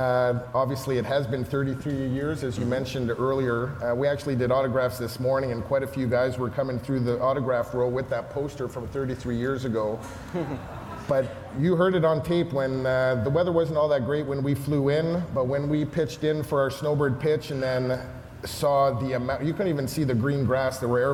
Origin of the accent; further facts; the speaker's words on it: Toronto, Ontario, Canada; I've always heard about Oshkosh growing up in Toronto.